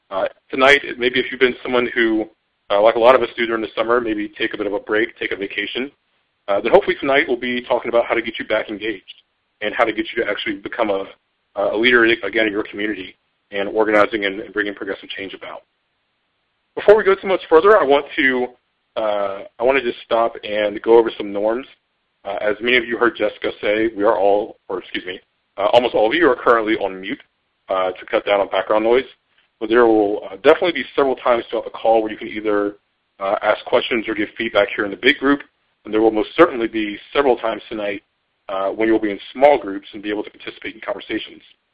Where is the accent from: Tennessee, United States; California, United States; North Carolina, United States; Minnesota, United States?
North Carolina, United States; whether they be in Texas or my home state of North Carolina, or lots of other states.